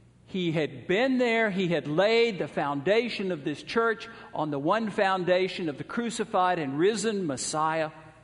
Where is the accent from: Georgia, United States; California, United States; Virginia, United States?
Georgia, United States; Atlanta; My hometown of Atlanta was known in the 1960s as the city too busy to hate.